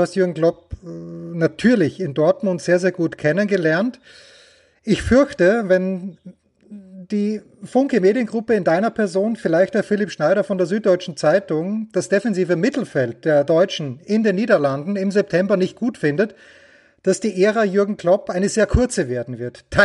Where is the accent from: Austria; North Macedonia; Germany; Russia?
Austria; als Österreicher kenne ich das.